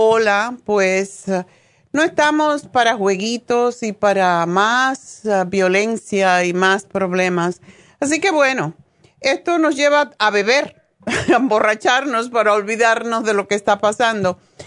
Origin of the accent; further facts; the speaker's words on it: Cuba; moved away; en mi caso personal, ¿por qué me fui de Cuba? Es porque tenía temores, igual como está pasando ahora. Entonces, yo digo, bueno, me vine aquí buscando la paz